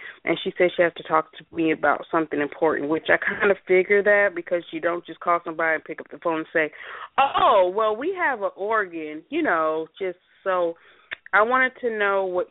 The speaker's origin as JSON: {"language": "English", "region": "Florida", "country": "United States", "said": "I'm from Florida."}